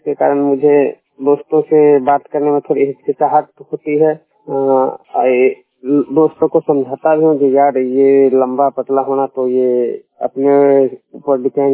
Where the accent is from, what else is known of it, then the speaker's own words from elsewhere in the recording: Samastipur, Bihar, India; मैं करारामेन प्रखंड समस्तीपुर का रहने वाला हूँ।